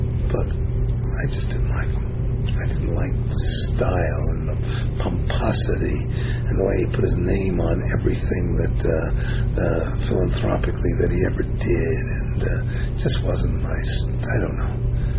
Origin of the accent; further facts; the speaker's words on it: Brooklyn, New York, United States; I grew up in Bensonhurst, you know, where stocks were like Swahili.